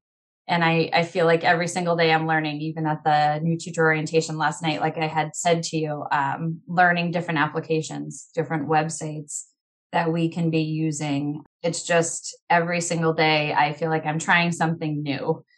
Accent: Massachusetts, United States; also born or lived in Colorado; Colorado where I taught fifth grade and back to Massachusetts. So I've made my rounds, but back in my home state, I'm excited to be teaching

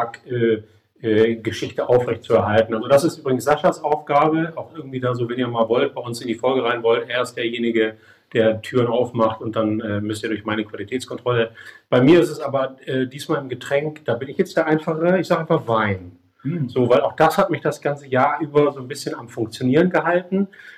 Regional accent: Germany; die Kartoffel, so als Deutscher finde ich das gut, finde ich, ist meine Zutat des Jahres.

